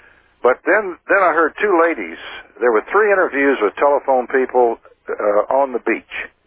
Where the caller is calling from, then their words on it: Galveston, Texas, United States; I'm calling from Galveston Island in the Gulf of Mexico. That's Galveston, Texas.